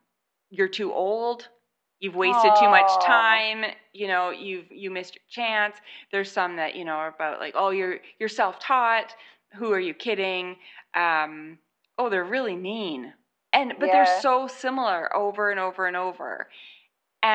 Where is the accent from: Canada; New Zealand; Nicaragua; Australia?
Canada; accent: Canadian; I'll just read to you in my Canadian accent.